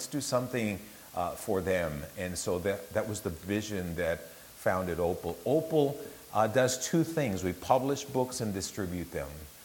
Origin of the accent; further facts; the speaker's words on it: Mexico; English is a second language; And so I grew up and was born and grew up in Mexico.